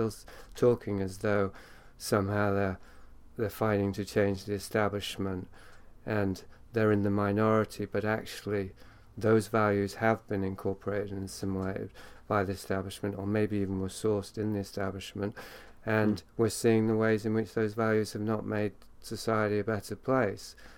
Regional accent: Yorkshire and the Humber, United Kingdom; I'm from Yorkshire, England, and I was raised by what I now think of as kind of closet aristocracy.

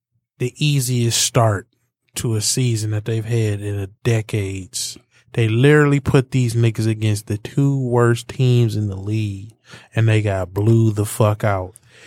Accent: Detroit, Michigan, United States; I grew up in Southwest Detroit, so I can't excuse no nigga going to Chipotle, man.

